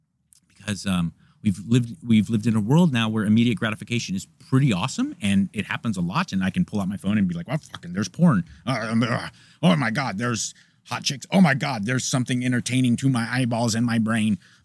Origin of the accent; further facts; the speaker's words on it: United States; And I know, I'm an American. I want what I want, and I want it quick.